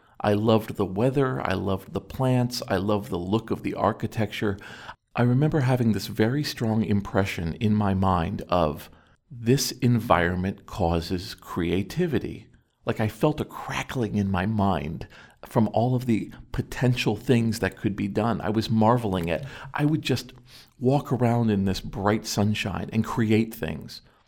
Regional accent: New York, United States; accent: New York; also born or lived in Poughkeepsie / Hopewell Junction / East Fishkill / Brewster; I was born in Poughkeepsie, New York. We moved immediately to Hopewell Junction, New York. I then lived in East Fishkill, New York, Brewster, New York, Chappaqua, New York. I was definitely a New York kid, my accent shows it

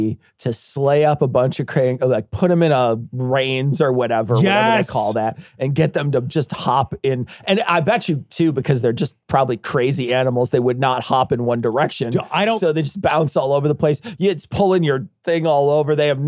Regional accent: Lockport, Illinois, United States; So I grew up in Lockport, partly in Lockport, Illinois. And so for a few of my formative years were spent in that downtown area.

